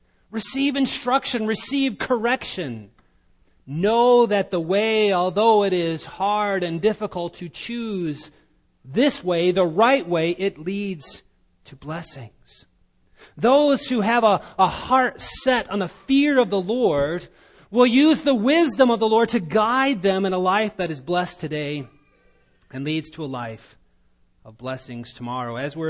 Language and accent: English; Iowa, United States; I know of growing up in Northwest Iowa, there was an area Christian school